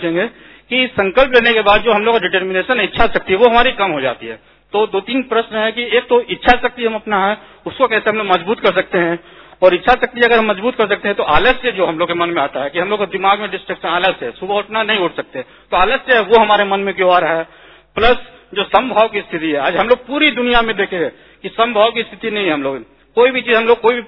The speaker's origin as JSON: {"language": "Hindi", "town": "Ranchi", "region": "Jharkhand", "country": "India", "said": "और मैं रांची से आया हूं।"}